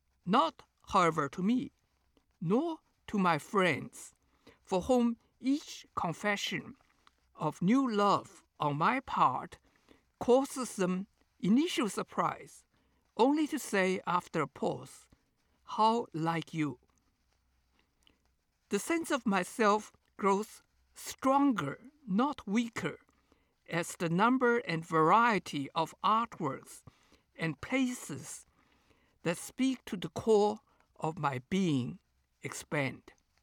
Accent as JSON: {"language": "English", "region": "East China", "country": "China", "tie": "born or raised there", "moved": "yes", "said": "had I never left my hometown in humid eastern China, I would never have known my desert personality"}